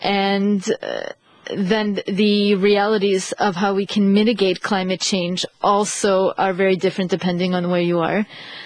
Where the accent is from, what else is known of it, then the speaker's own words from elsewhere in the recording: United States; I'm from the States, and when I think about the States, I'm thinking about agriculture